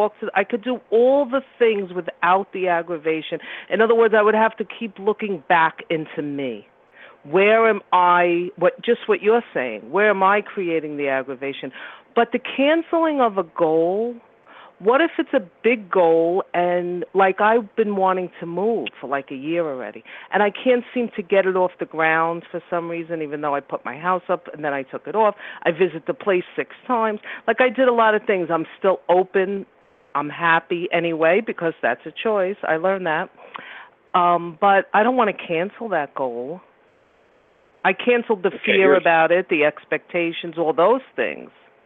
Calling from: New York, United States; I'm calling from New York.

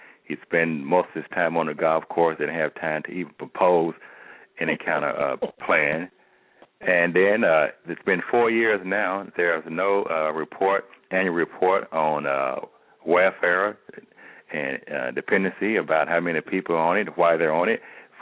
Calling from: Memphis, Tennessee, United States; Memphis, Tennessee.

